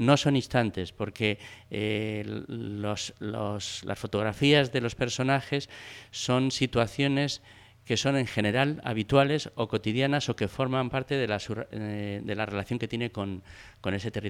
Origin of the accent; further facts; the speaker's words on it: Madrid, Community of Madrid, Spain; now in Cantabria, Spain; Yo vivo aquí en Cantabria desde el 91, soy de Madrid y sin embargo no he renegado de Madrid.